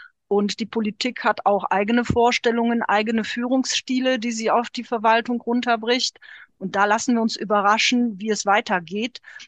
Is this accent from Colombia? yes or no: no; Wallonia, Belgium; Bei uns in Ostbelgien sogar zu mehreren Wahlen.